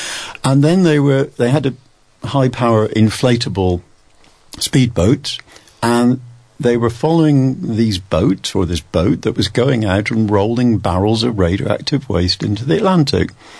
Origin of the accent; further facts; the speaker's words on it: Bristol, South West England, United Kingdom; I mean, I grew up in Bristol. I was a swot at school.